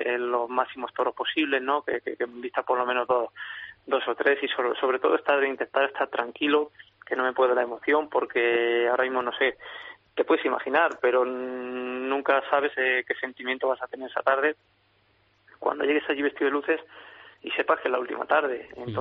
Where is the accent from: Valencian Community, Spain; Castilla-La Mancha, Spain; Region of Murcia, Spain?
Castilla-La Mancha, Spain; Ciudad Real; la de Ciudad Real, una tarde muy importante para mí, la feria de mi tierra